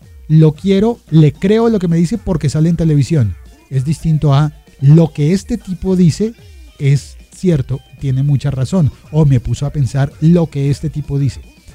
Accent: Colombia; como soy colombiano, pues pensé cómo me pongo en las redes sociales.

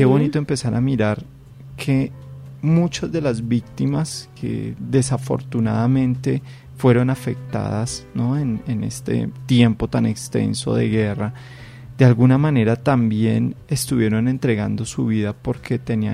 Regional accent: Colombia

